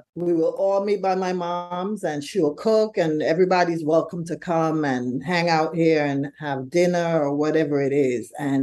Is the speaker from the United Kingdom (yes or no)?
no; St. Vincent & Grenadines; now in Brooklyn, United States; So, like you said, we're from St. Vincent originally, but Tyler grew up in a home. We live on East 8th and Beverly in Brooklyn, and we've been living in this home for 31 years.